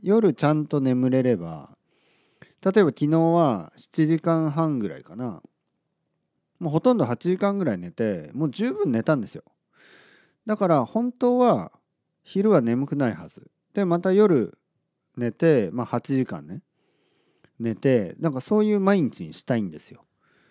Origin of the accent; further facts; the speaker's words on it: Oita, Japan; 僕は今九州の大分県の田舎、まあ僕が生まれ育った場所、僕の家族が今でも住んでいる場所に来ています。はい、両親の家ですね。